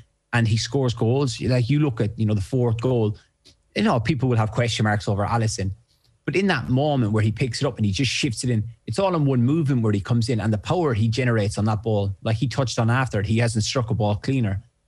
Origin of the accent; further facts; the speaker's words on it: Ireland; I'm envious and I'm jealous because I'm Irish